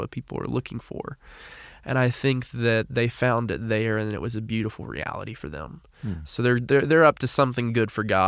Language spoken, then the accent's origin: English; Statesville, North Carolina, United States; Broad Street United Methodist Church in Statesville, North Carolina, my hometown.